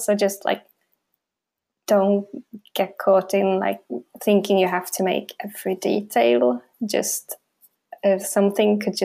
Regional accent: Dalarna County, Sweden; I'm originally from Dalarna, and I just happened to move to a flat in Vallentuna with my boyfriend because he's from there

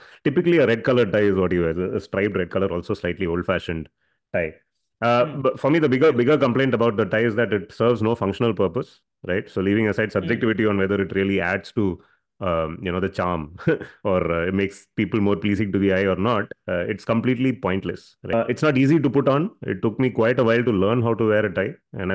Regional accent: Chennai, Tamil Nadu, India; But me growing up in Chennai, I'm very thankful I do not have to wear a tie.

